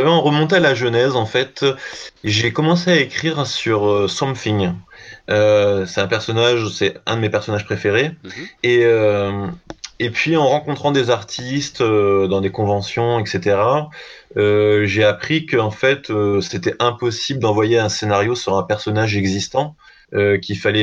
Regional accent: Brittany, France; now in Aix-en-Provence, France; moi je suis breton et je vis maintenant dans le sud de la France, à Aix-en-Provence.

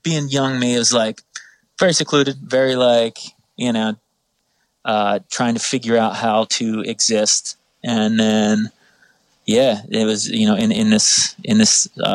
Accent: New Jersey, United States; I'm from South Jersey, so

